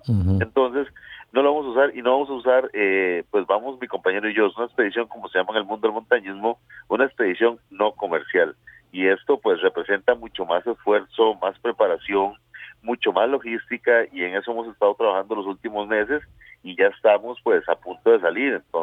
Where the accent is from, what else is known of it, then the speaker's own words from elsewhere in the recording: Costa Rica; como costarricense, como parte de un pueblo que represento, estaba muy orgulloso de saber que poder de ser parte de este pueblo